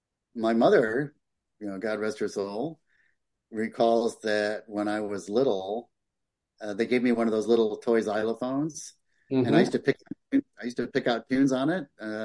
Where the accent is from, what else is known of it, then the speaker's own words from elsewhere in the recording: Michigan, United States; because my grandparents lived in Connecticut when I was really little, and I grew up in Michigan.